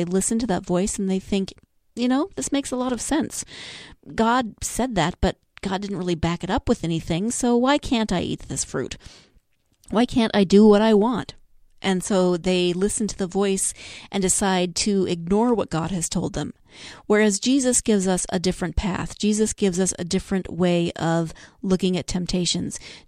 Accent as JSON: {"language": "English", "region": "Montana", "country": "United States", "tie": "born or raised there", "said": "For me, I grew up in Montana, a place that people often equate with wilderness. I don't necessarily think of it exactly as wilderness. I grew up in it, you know, in a little town."}